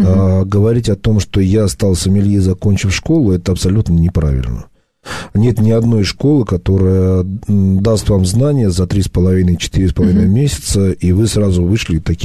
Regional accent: Kakheti, Georgia; я родился и вырос в Грузии, все детство провел на виноградниках Кахети

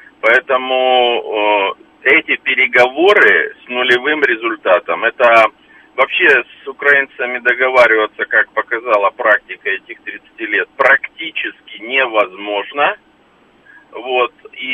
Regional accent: Russia; Поэтому я совершенно четко, ну, как россиянин, могу сказать

